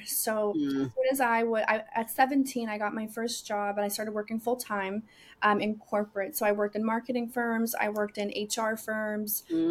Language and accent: English; Florida, United States; also born or lived in Budapest; I'm from Budapest originally. Okay. And we lived in South Florida for the majority of my life. I grew up here in South Florida.